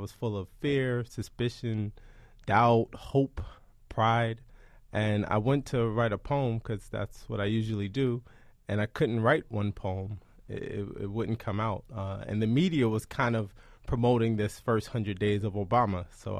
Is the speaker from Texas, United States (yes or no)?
no; Queens, New York, United States; Well, I'm from Queens. Queens native.